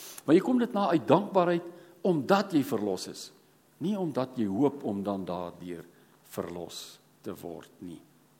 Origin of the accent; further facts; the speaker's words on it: Struisbaai, Western Cape, South Africa; Ek kom van Struisbaai af